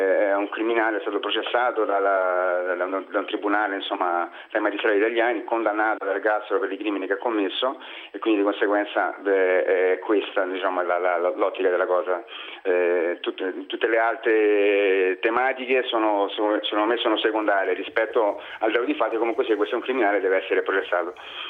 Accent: Brazil; Italian is a second language; now in Italy; io sono brasiliano.

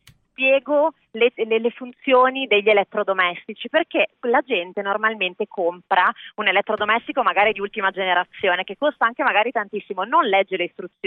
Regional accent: Campania, Italy; Io sono campana, sono sempre stata convinta di conoscere tutto, no, della Campania, tutte le ricette.

